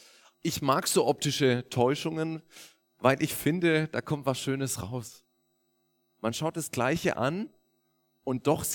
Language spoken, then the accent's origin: German; Weinsberg, Baden-Württemberg, Germany; born there; Ich komme gebürtig aus Weinsberg.